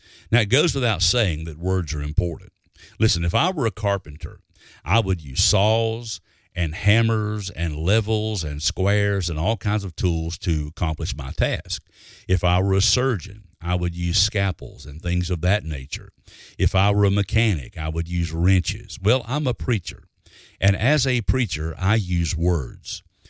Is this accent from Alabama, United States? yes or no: yes; Alabama, United States; Now, when I was growing up in Alabama, I know what fetch means because they were always telling me to fetch this or fetch that.